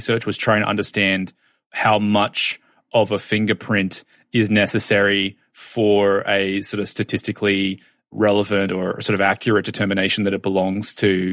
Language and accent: English; Australia; growing up in Australia